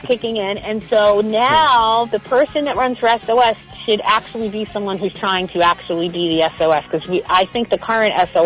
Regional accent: Flushing, New York, United States; I'm from Flushing in Queens originally, and I sat in my parents' driveway and listened to the 86 World Series

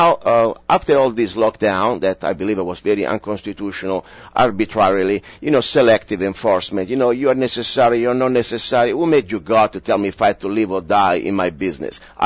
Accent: Rome, Lazio, Italy; English is a second language; Yes, I was from Italy. I'm from Italy, yep.

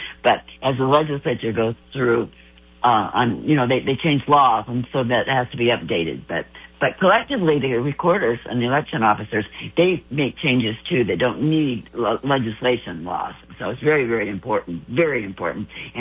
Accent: California, United States; I have a cousin that I grew up with in California, and she lived in L.A. and moved there about maybe 20, 30 years ago.

